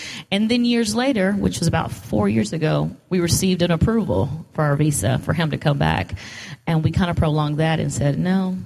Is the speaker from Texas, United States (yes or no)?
yes; Texas, United States; But no, I'm originally from Texas, fourth generation American. So Texas is my home.